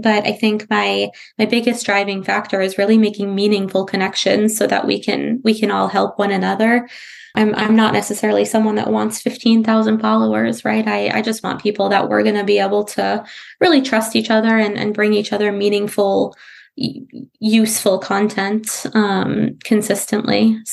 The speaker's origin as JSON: {"language": "English", "region": "New York", "country": "United States", "said": "So again, I'm from New York. Snapple facts are a really big thing up there."}